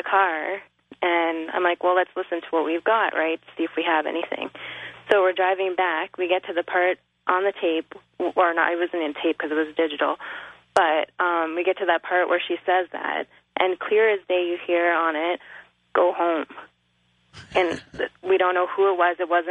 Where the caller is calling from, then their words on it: Niagara Falls, Ontario, Canada; I'm calling from Niagara Falls, Canada.